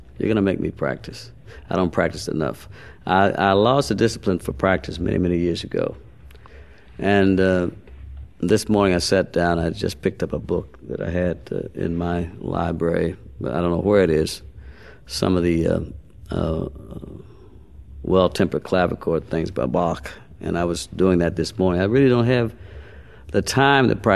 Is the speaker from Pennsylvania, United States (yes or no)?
yes; Pittsburgh, Pennsylvania, United States; Well, you know, we did the same thing in Pittsburgh, which is my hometown.